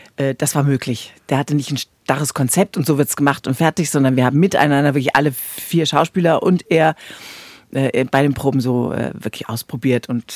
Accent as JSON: {"language": "German", "town": "Hanover", "region": "Lower Saxony", "country": "Germany", "lives_now": "Munich, Germany", "said": "Ich bin eine Zugereiste, also ich komme aus Hannover und das hört man auch unschwer, weil ich gar keinen Dialekt habe."}